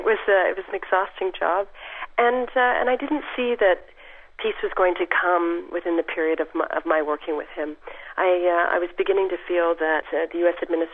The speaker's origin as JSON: {"language": "English", "country": "Canada", "said": "I, as a Canadian"}